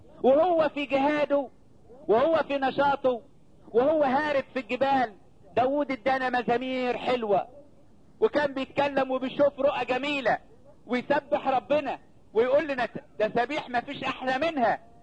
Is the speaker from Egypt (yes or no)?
yes; Upper Egypt, Egypt; انا شفت الزوان بقى بعيني عندنا في الصعيد، لان احنا فلاحين بنزرع